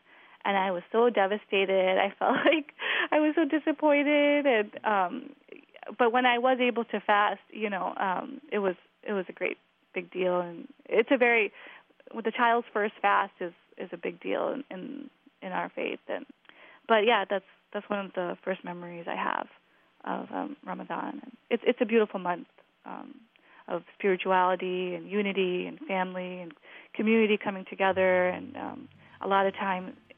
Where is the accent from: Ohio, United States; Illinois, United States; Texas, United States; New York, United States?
Illinois, United States; Glendale Heights